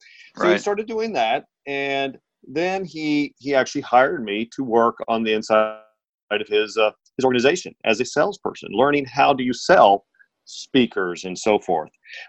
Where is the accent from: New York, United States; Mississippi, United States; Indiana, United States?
Indiana, United States; I'm originally from Indiana.